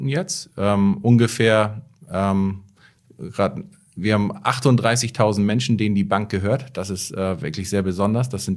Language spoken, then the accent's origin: German; Schleswig-Holstein, Germany; Flensburg, auch in meiner alten Heimat da oben, Südtondern.